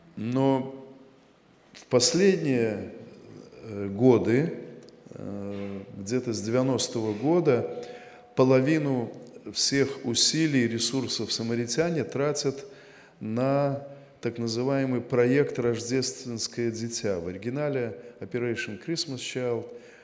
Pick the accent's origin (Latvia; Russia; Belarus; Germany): Belarus; Minsk; Я из Минска, из Белоруссии, из Церкви Христовой.